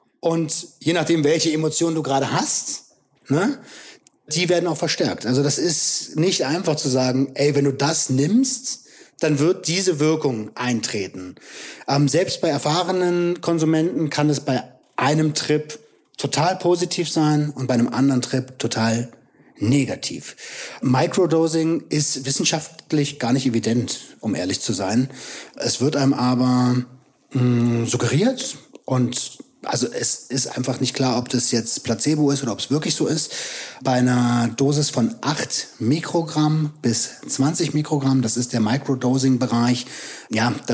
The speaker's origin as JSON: {"language": "German", "region": "Berlin", "country": "Germany", "said": "am Brandenburger Tor eine Rede zu halten in der eigenen Stadt als Berliner."}